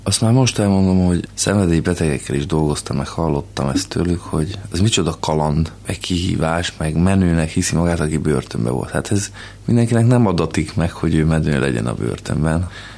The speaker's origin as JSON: {"language": "Hungarian", "region": "Budapest", "country": "Hungary", "tie": "born or raised there", "said": "Budapesten nőttem föl, tehát nem volt nehéz ebbe beleesni."}